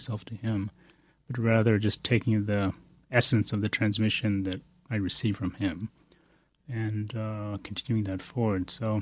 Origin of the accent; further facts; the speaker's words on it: Bodh Gaya, Bihar, India; Well, I was born in India, in Bodh Gaya, which is the place of the Buddha's enlightenment. And my mother, who was also from Tibet and was trained and a nun and practicing. And so I grew up